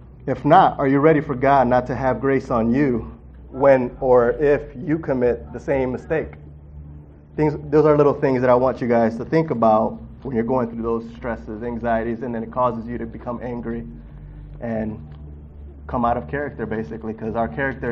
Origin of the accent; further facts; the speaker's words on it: Detroit, Michigan, United States; And before that, I grew up in Southwest Detroit.